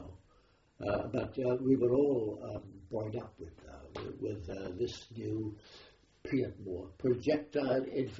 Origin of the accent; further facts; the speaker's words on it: Wales, United Kingdom; I'm from Wales and I lived in the mountains of the Brecon Beacons.